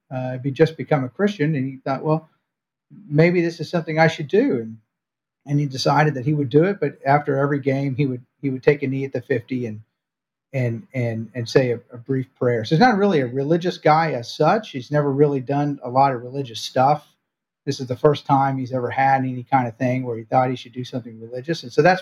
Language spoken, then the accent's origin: English; Bremerton, Washington, United States; my hometown, he happened to graduate from Bremerton High School